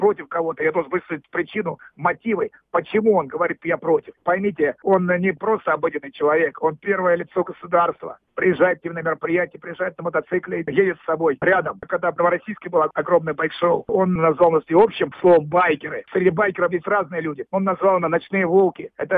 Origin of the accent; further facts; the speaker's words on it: Sevastopol, Ukraine; Я родился на Украине, я все свои действия провел в Севастополе.